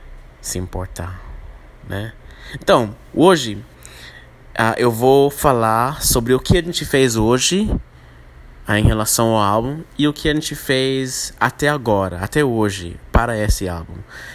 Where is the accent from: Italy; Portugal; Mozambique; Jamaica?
Jamaica; Portuguese is a second language; also born or lived in United States / Barbados; now in Brazil; se você está percebendo que meu sotaque é estranho, é porque eu não sou brasileiro, né? Nem sou angolano, nem sou haitiano. Eu sou jamaicano. Eu sou americano também, né? Sou americano, jamaicano e do Barbados também.